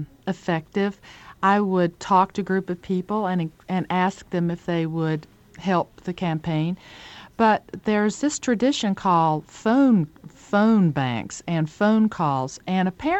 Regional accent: North Carolina, United States; I'm from Western North Carolina. Every man has a gun in the closet where he goes hunting on the weekends

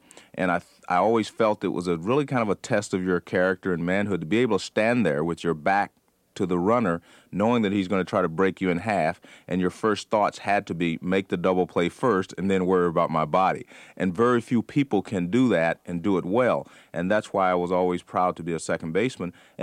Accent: California, United States; Growing up in California, my father would take me to the minor league games, Oakland Oaks.

